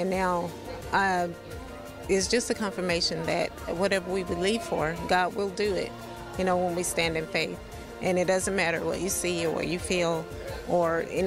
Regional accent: Talladega, Alabama, United States; I'm from Talladega, Alabama.

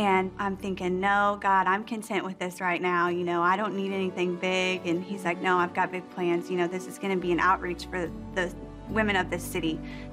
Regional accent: Missouri, United States; I'm from Missouri. Everyone knows Joyce Meyer in Missouri, I think.

